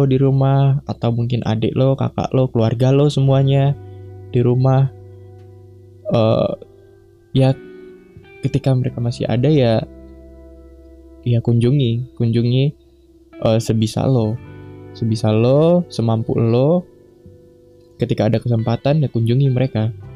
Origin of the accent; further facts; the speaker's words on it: Sumatra, Indonesia; now in Yogyakarta, Indonesia; gue udah merantau lebih jauh gitu. Gue ada di Jogja sekarang dan gue aslinya dari Sumatera gitu.